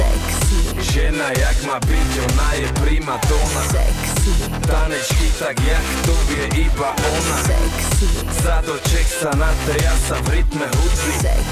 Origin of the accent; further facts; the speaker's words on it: Spiš, Slovakia; No ja som z tvrdého Spíša, zo srdca Spíša.